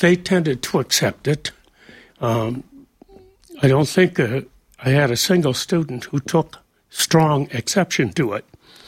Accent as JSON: {"language": "English", "region": "Ohio", "country": "United States", "tie": "born or raised there", "said": "I grew up on the Black River in Ohio, and my brother and two other guys and I built a raft."}